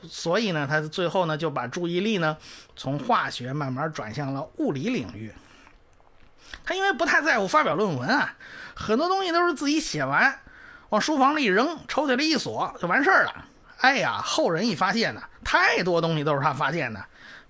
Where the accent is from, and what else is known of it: China